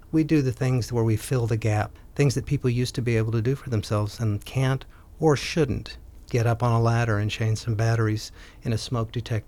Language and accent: English; Texas, United States; even though they lived in Iowa and I grew up in Texas.